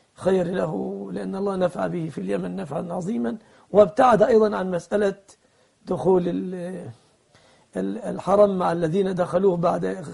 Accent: Egypt; يا أخي أنا تعلمت أنا مصري أصلي

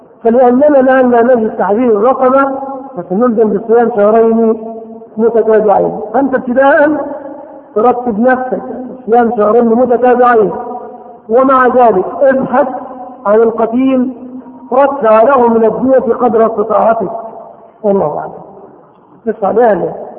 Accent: Egypt; ولكن عندنا في مصر نظام العقبات ملغي في بلادنا

